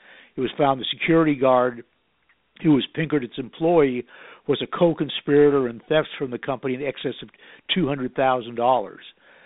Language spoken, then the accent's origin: English; Connecticut, United States; He was from Connecticut. I was from Connecticut.